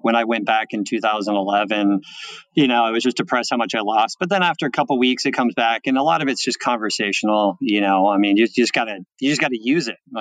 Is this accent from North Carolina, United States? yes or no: no; San Diego, California, United States; Born and raised in San Diego. Our offices are here in Carlsbad.